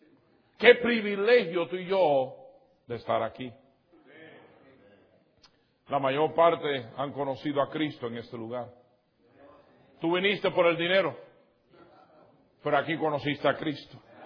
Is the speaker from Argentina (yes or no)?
no; Cuba; now in United States; Soy cubano y orgulloso de ser cubano, pero estoy consciente que vivo en este país.